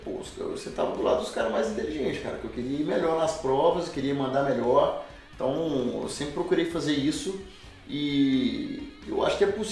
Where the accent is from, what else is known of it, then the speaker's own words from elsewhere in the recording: Governador Valadares, Minas Gerais, Brazil; eu fico feliz em saber que minha região, minha cidade natal aí está começando a criar alguns talentos.